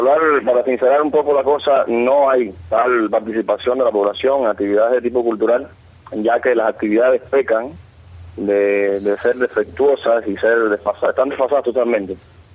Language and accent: Spanish; Cuba; como buen cubano